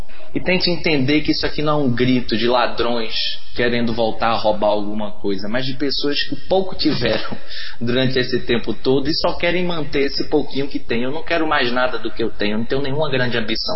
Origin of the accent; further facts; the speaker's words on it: Recife, Pernambuco, Brazil; born there; Quando eu nasci, lá em Recife, criança